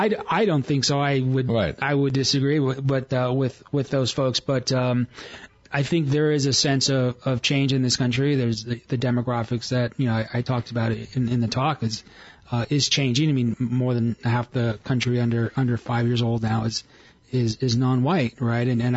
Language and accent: English; Los Angeles, California, United States; now in Flagstaff, United States; I'm from Los Angeles, and I have an undergrad degree at UCLA in political science